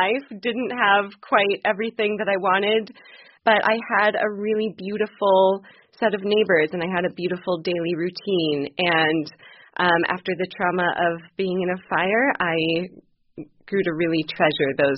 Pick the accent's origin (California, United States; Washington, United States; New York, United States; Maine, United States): Washington, United States; Seattle; born or raised there; moved away as an adult; also born or lived in Chicago / South America / Baltimore